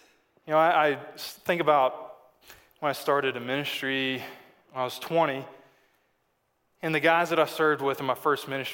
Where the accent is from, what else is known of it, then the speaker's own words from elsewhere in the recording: Arkansas, United States; I'm from Arkansas, and being equipped and learning something